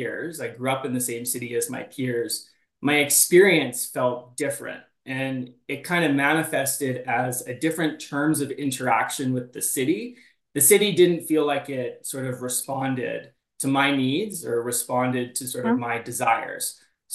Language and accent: English; Calgary, Alberta, Canada; So I grew up in Calgary, Canada, which Alberta, it's in the province of Alberta, and we call Alberta the Texas of Canada. So when I was growing up, it was kind of a socially conservative place.